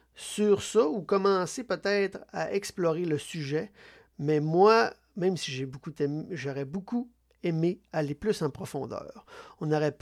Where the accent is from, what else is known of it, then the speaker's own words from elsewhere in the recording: Quebec, Canada; Je pense qu'en tant que Québécois, on ne saisit pas tous l'influence